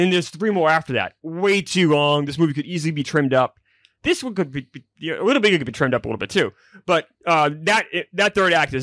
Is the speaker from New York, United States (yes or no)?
yes; New York, United States; So when I was a kid growing up in Long Island